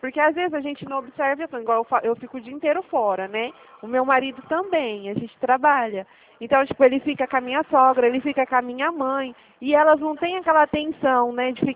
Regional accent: Dracena, São Paulo, Brazil; aqui onde eu moro, eu sou da cidade de Dracena.

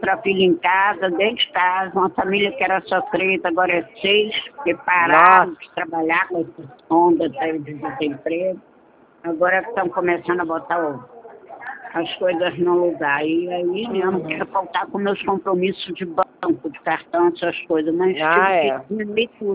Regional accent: Rio de Janeiro, Brazil; Eu sou de Campo Grande.

